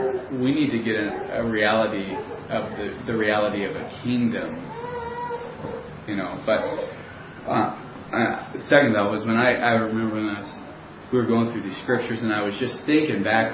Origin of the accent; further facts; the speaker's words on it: United States; And you know, as an American, if you talked around, there were some people who were excited here